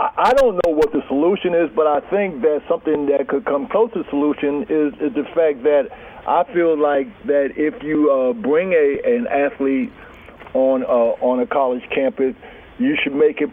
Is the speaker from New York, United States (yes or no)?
yes; New York City, New York, United States; You know, I grew up in Harlem, a one-parent family